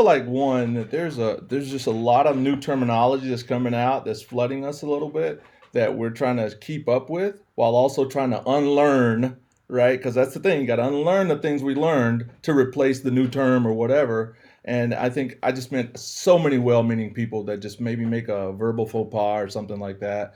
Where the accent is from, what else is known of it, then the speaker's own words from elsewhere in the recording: the South, United States; accent: Southern; or even having to change my Southern accent a little bit more.